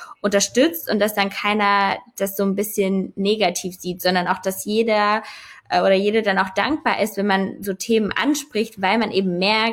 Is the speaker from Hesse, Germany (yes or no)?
yes; Hesse, Germany; also born or lived in Cologne; now in Berlin, Germany; Komme ich aus Hessen, also aus so einem ganz kleinen Dorf da und bin dann zum Studieren, 2014 war das, glaube ich, dann nach Köln gezogen, habe da 5 Jahre gelebt und dann bin ich quasi jetzt dann nach Berlin